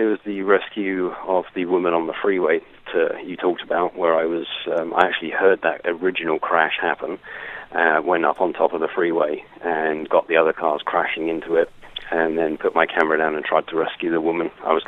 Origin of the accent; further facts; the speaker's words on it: Gillingham, South West England, United Kingdom; Especially growing up in North Dorset, you don't see that much stuff.